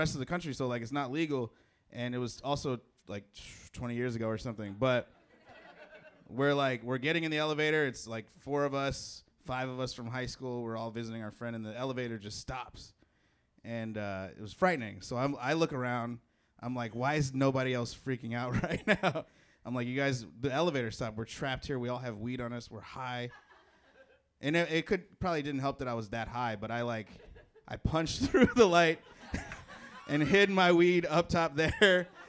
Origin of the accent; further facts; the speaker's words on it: Chicago, Illinois, United States; I call them Indiana windmills because I'm from Chicago.